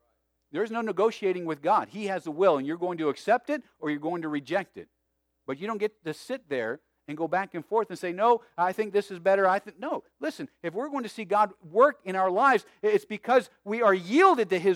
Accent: Tucson, Arizona, United States; By the way, I grew up in Tucson, Arizona from the time I was about 9 to 17, and it was very dry there

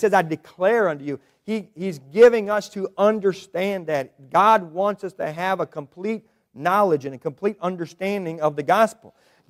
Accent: United States; we were born and raised in America, and so we were just visiting Italy at the time

